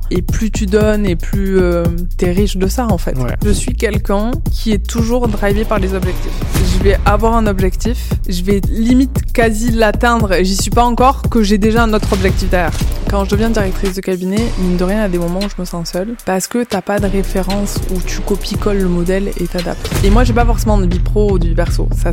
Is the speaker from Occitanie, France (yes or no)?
yes; Occitanie, France; Je suis originaire du sud de la France, de l'Aveyron, entre Toulouse et Montpellier.